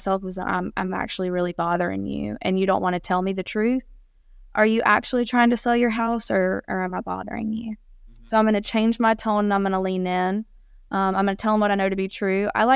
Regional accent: the South, United States; I'm from the South

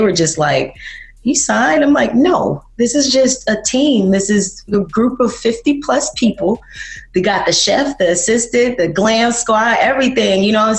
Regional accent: Georgia, United States; born there; also born or lived in Germany / Florida / Houston / New York; now in Atlanta, United States; I was born in Moody Air Force Base, about Austin, Georgia. I lived in Germany, Franklin, came back to the States, Florida, Houston, New York, Detroit, then back here.

